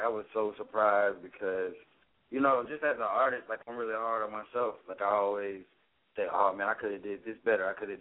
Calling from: College Park, United States; I'm calling from College Park.

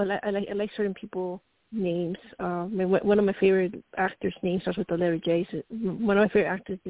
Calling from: Colorado, United States

